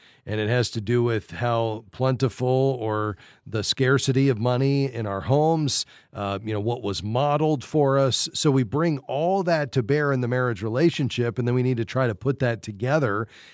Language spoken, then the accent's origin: English; Fort Lauderdale, Florida, United States; Let's go down to my hometown, Fort Lauderdale.